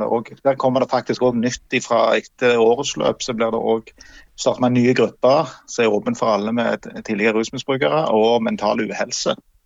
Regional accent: Sandnes, Rogaland, Norway; Ja, jeg kommer fra Sandnes

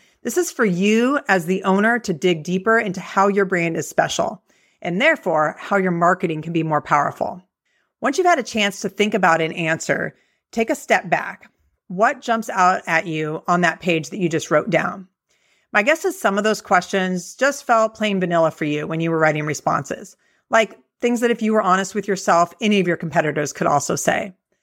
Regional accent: Lincoln, Nebraska, United States; like it would be in my hometown of Lincoln, Nebraska

